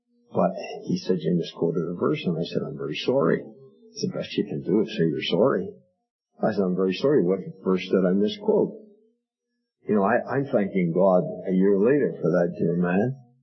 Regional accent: Ireland; I'm Irish, by the way, in case you think I'm poking fun at the Irishman.

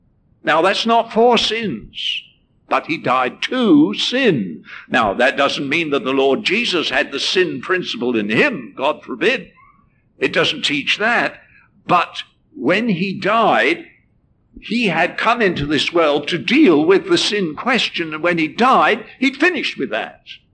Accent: England, United Kingdom; now in Canada; I came to Canada, but I came from England, as you can probably tell. Can't help that. I mean, I can't help my accent.

